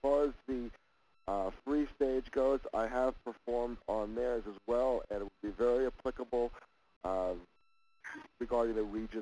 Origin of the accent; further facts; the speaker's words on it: Washington, D.C. area, United States; now in Colorado Springs, United States; I hail currently from Colorado Springs. I've been here since the new millennium, and I was born and bred outside of the suburbs of Washington, D.C.